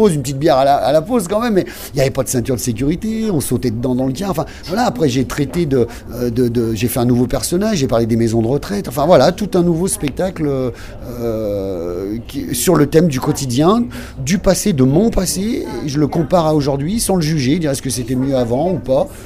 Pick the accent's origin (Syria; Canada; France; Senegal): France; je reste râleur, parce que je suis râleur, hein, je suis français